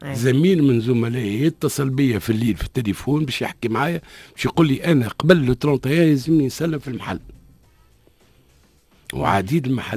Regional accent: Tunisia; كلك سوا في المخزون متاع الماء اللي عندنا في تونس

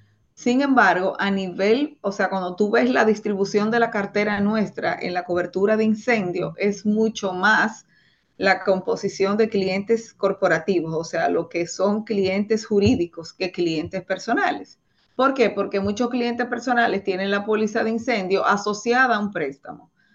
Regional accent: Dominican Republic; donde no necesariamente nosotros como dominicanos tenemos las medidas

